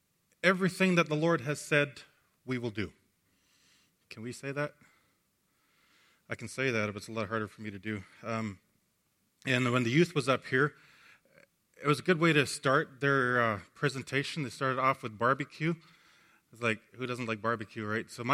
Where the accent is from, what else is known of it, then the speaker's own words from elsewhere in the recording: Buffalo Head Prairie, Alberta, Canada; moved away as an adult; I grew up in Buffalo Head Prairie, the best place. It's kind of almost like the promised land.